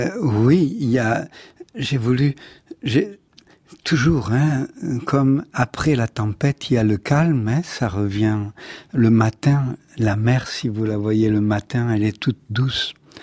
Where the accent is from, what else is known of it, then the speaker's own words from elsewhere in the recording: Nice, Provence-Alpes-Côte d'Azur, France; born there; Je suis né à Nice, devant cette mer où toutes les cultures sont nées là